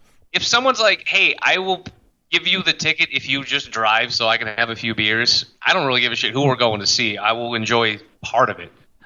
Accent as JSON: {"language": "English", "town": "Berwick", "region": "Pennsylvania", "country": "United States", "said": "but I'm from Berwick where I had to learn the rest of the state to stay entertained, you know?"}